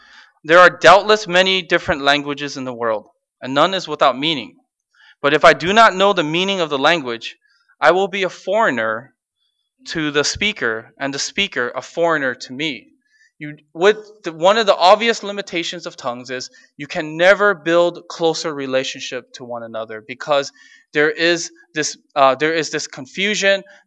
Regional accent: Los Angeles, California, United States; So the church I grew up in is in Los Angeles. It's a Pentecostal church.

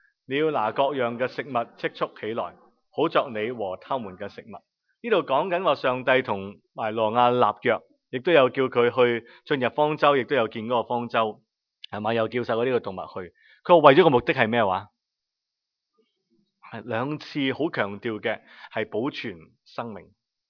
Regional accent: China; 最热闹嘅咁就系我哋中国人，即系咁样话讲好多嘢，大大声咁先热闹兴奋。

